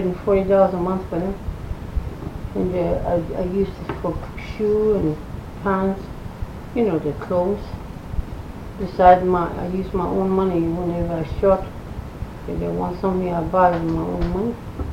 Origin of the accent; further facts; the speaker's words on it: United States; I mean, I'm more entitled to that money than those white people. I'm Indian.